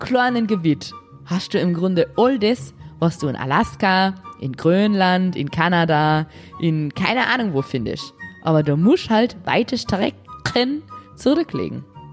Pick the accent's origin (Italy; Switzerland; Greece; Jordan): Italy; Trentino-Alto Adige; now in Cologne, Germany; arbeite in Hamburg, bin also insofern in Ulm unterwegs. Aber meine Heimat, wenn man nach Heimat fragt, ist natürlich nach wie vor Südtirol. Und ich bin auch wahnsinnig gern da.